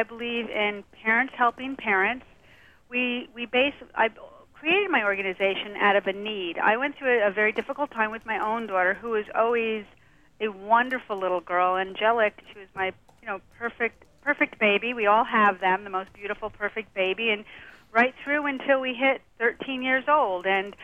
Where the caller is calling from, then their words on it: Florida, United States; I'm in South Florida.